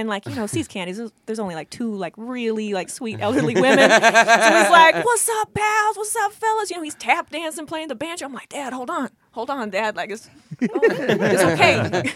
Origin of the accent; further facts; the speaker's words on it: Reno, Nevada, United States; Yeah, I was born and raised in Reno. I was homeschooled until I was 14.